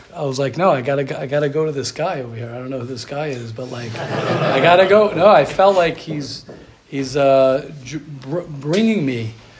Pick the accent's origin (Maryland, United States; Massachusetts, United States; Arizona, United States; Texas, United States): Maryland, United States; Baltimore; I'm from Baltimore, so nobody should be self-conscious of Silver Spring.